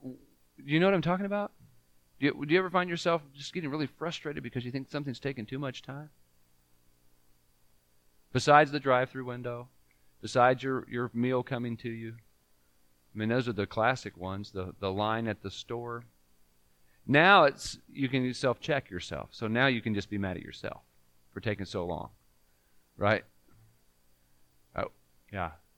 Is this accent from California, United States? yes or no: yes; California, United States; When I was growing up in California, we didn't have big churches there, so we had a monthly singing.